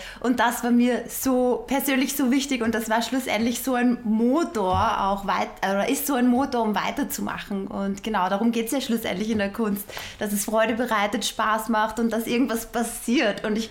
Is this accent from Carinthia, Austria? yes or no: no; Vienna, Austria; now in Berlin, Germany; Ich komme ursprünglich tatsächlich aus Wien und bin vor einigen Jahren nach Berlin gezogen